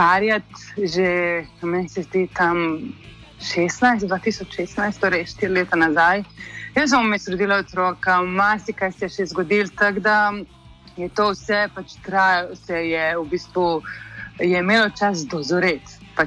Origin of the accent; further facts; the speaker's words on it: Belgrade, Serbia; now in Ljubljana, Slovenia; jaz sem original iz Beograda, Jan je pač iz Ljubljane. Tako da je nekaj tak čuden miks pač ljudi iz bivše juge, ki živimo pač vsi v Ljubljani.